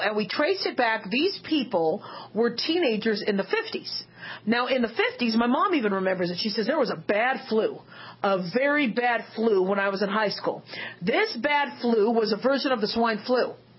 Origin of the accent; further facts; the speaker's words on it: Phoenix, Arizona, United States; Now, mind you, I grew up in Phoenix, Arizona.